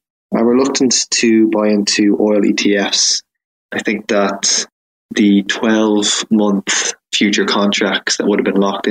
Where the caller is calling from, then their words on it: Ireland; I'm calling from Ireland.